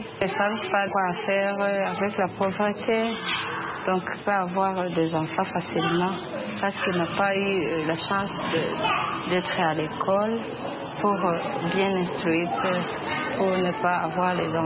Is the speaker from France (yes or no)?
no; Kibuye, Western Province, Rwanda; Nous sommes devenus de Kibuye, nous étions à Stade Gatwaro.